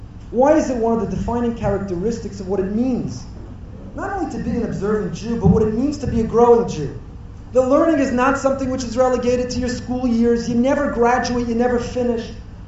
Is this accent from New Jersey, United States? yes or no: yes; Teaneck, New Jersey, United States; I too remember fondly our high school days growing up in Teaneck